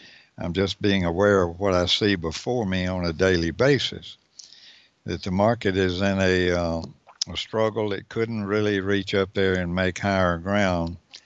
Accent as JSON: {"language": "English", "country": "United States", "said": "I'm an American, and I try to vote for people that I believe will do the best job"}